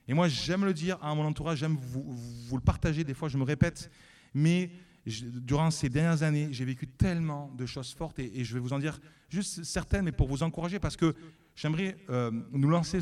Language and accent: French; Nîmes, Occitanie, France; Eh ouais, moi je viens de Nîmes, c'est pour ça.